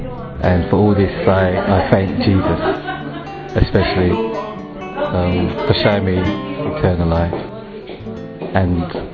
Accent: London, United Kingdom; I come from London.

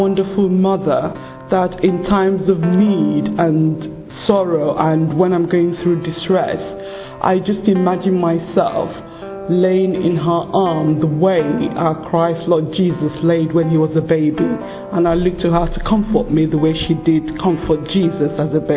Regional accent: Nigeria; I am from Nigeria.

